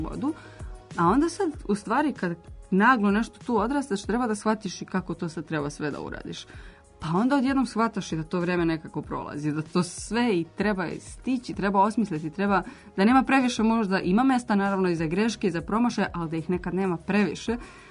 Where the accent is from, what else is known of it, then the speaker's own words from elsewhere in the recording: Čačak, Šumadija and Western Serbia, Serbia; moved away as an adult; now in Belgrade, Serbia; ja dolazim iz Čačka, koji nije toliko veliki grad